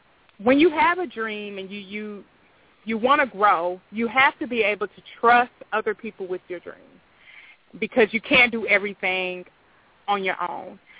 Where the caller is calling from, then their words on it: Milwaukee, Wisconsin, United States; I am calling from the Milwaukee area.